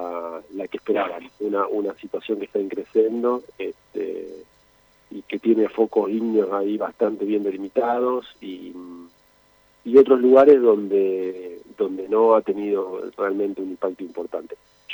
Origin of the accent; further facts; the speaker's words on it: Santa Fe, Argentina; now in Rosario, Argentina; soy oriundo de Santa Fe, aunque hace casi 30 años vivo en Rosario